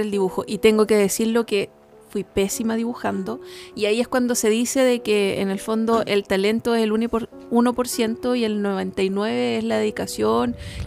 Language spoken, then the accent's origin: Spanish; Puerto Montt, Los Lagos, Chile; also born or lived in Santiago; Soy de la ciudad de Puerto Montt. Viví durante toda mi etapa escolar acá en la ciudad. Luego en la universidad, cuando salí de cuarto medio, me fui a estudiar a Santiago y luego regresé a la ciudad de Puerto Montt.